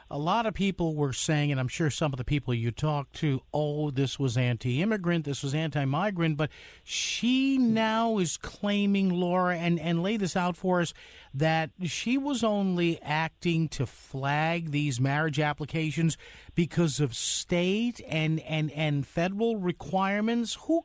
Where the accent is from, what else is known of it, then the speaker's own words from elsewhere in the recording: New Haven, Connecticut, United States; There is a very involved and fascinating story going on in my hometown, New Haven, the city of Elms